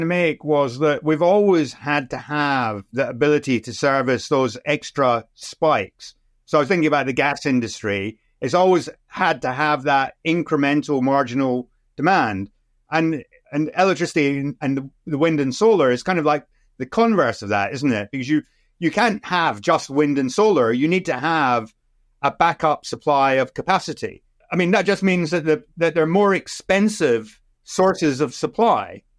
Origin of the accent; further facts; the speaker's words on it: Scotland, United Kingdom; in spite of the fact that I'm Scottish and the wind seems to always blow in Scotland.